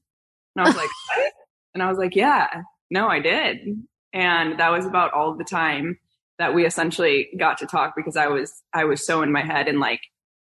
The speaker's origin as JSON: {"language": "English", "town": "Miami", "region": "Florida", "country": "United States", "tie": "born or raised there", "said": "Because I'm from Miami. So I was going out with all of my friends that I grew up with."}